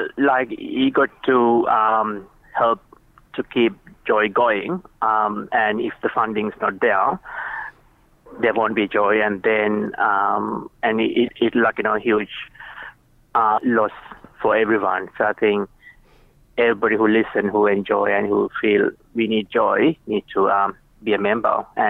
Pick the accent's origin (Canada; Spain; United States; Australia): Australia; Boronia, Victoria; I'm from Boronia, which is like a, I think you're probably that area as well, near Ferntigali, near the Dandenong Mountains.